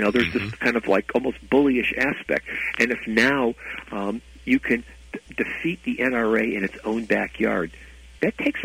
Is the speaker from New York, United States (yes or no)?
yes; New York, United States; I'm from New York, and so I know about this